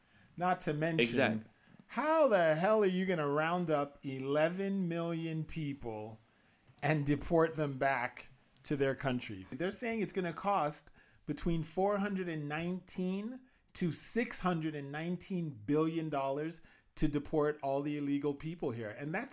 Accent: Canada; I'm a Canadian.

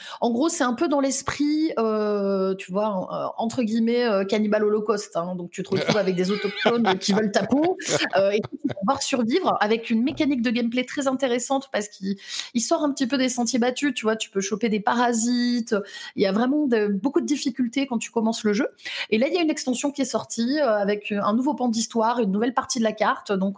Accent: Lyon, Auvergne-Rhône-Alpes, France; Moi, je suis lyonnaise, tu vois. Je soutiens la ville.

